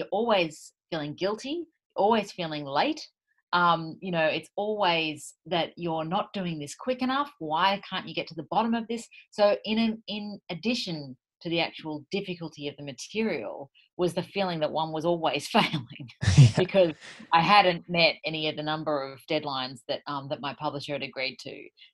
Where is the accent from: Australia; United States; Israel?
Australia; Sydney, New South Wales; I'm from Sydney